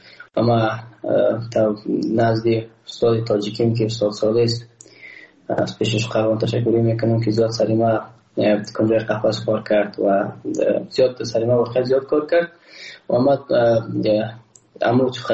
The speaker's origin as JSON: {"language": "Persian", "country": "Afghanistan", "said": "ما تاجک نیستم. احساس کنم ما روزبلاک پرشتی نیستم. ما یک افغان هستم"}